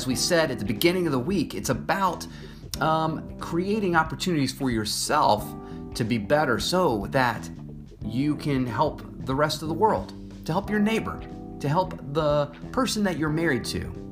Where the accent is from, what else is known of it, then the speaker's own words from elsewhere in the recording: Virginia, United States; here in my home state of Virginia.